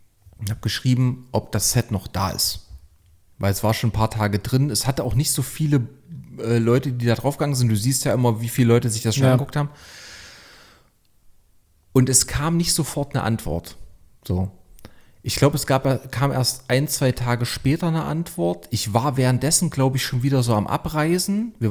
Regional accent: Leipzig, Saxony, Germany; ich komme aus Leipzig

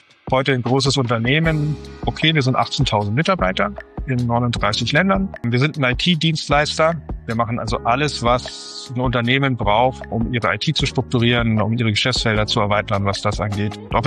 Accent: Potsdam, Brandenburg, Germany; Ich bin im Osten aufgewachsen, sozusagen in dem Staat, den es nicht mehr gibt, der ehemaligen DDR, hier in Potsdam. Ganz normales Familienhaus, wie es halt so ist. Als ich 13 war, ist die Mauer gefallen.

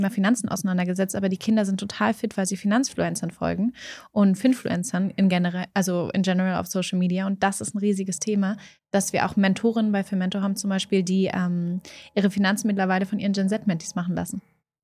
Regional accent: Berlin, Germany; born there; Ich bin gebürtige Berlinerin

